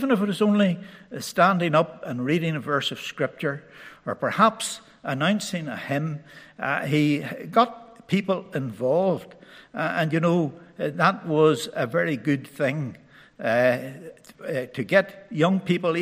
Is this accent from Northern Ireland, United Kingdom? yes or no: yes; Crossgar, Northern Ireland, United Kingdom; I want to say a little bit now about growing up in the Crossgar congregation. I spent my formative years there